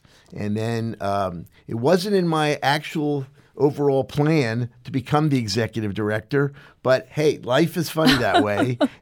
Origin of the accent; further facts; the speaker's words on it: Pennsylvania, United States; moved away as an adult; now in St. Louis, United States; What brought me originally to St. Louis, I'm from Pennsylvania, was I got there.